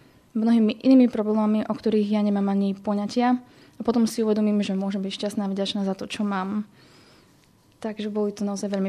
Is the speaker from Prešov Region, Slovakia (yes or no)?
yes; Prešov Region, Slovakia; Pochádzam z Prešovského kraja, teda z Prešovskej archieparchie.